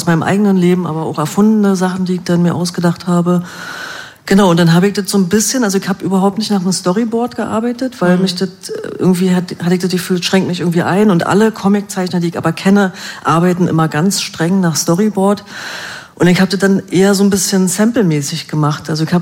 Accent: Berlin, Germany; born there; Also ich bin ja nun in Berlin geboren, wie man unschwer hört.

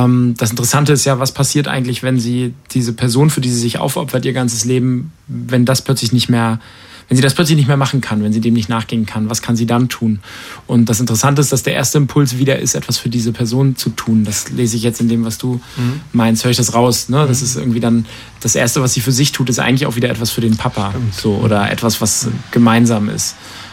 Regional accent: Rostock, Mecklenburg-Vorpommern, Germany; Ich bin Rostocker und ich lebe auch immer noch in Rostock

